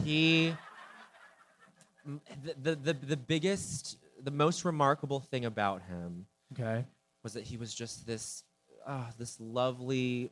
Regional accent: Denver, Colorado, United States; Like I'm from Denver. You go to Denver and like

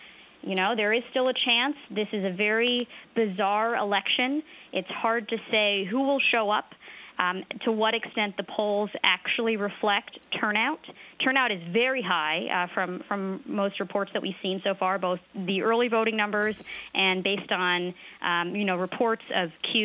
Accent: Florida, United States; Yeah, Florida, my home state.

